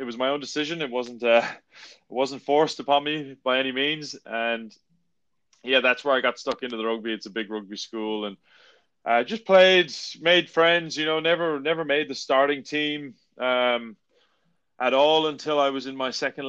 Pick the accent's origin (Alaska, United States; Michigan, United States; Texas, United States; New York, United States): New York, United States; We spent 10 years growing up in New York, just outside the city.